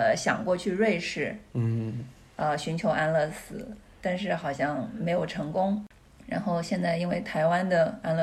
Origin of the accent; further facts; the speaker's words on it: Guangzhou, Guangdong, China; 像我以前在广州，我是在广州长大的